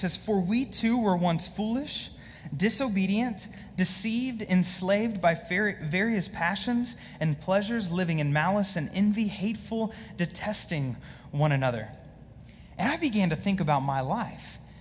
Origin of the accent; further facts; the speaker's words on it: Allen, Texas, United States; my story is that I actually grew up in this area. So I was born and raised in Allen.